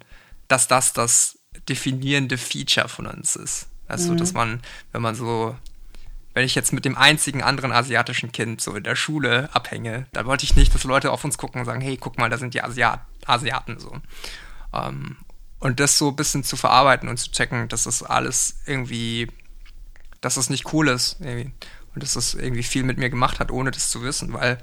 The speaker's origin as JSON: {"language": "German", "region": "Bavaria", "country": "Germany", "tie": "born or raised there", "said": "ich bin im Allgäu aufgewachsen, also im tiefsten Südbayern so. Und da gab es einfach keine anderen KoreanerInnen. Ne? Das heißt, die einzige Person, mit der ich Koreanisch sprechen konnte, waren meine Eltern zu Hause."}